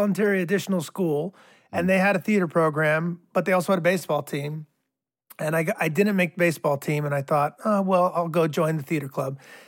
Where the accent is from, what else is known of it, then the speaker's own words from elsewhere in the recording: Rhode Island, United States; I grew up in Rhode Island, yeah.